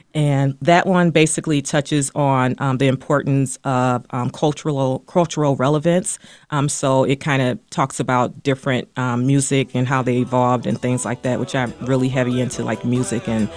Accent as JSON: {"language": "English", "town": "Detroit", "region": "Michigan", "country": "United States", "tie": "born or raised there", "said": "And then there's another film that's actually from my hometown, which is Detroit"}